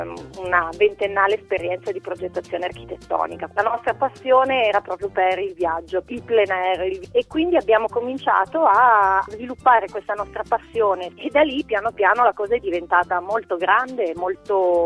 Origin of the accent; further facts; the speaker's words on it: Aosta Valley, Italy; sono valdostana